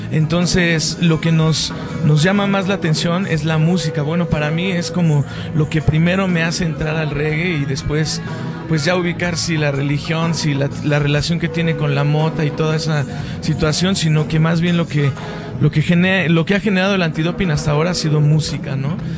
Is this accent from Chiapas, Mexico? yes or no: no; Mexico City, Mexico; born there; lo han clasificado como un reggae mexicano, pues porque nacimos en la Ciudad de México